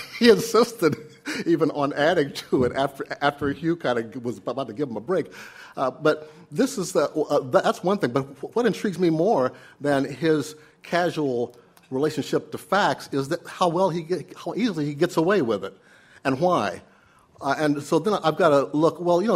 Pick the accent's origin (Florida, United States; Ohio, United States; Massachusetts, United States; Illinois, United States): Ohio, United States; Middletown; You know, I come from Middletown, Ohio, the same town as J.D. Vance of Hillbilly Elegy, which when I was growing up was an all-American city back in the 50s.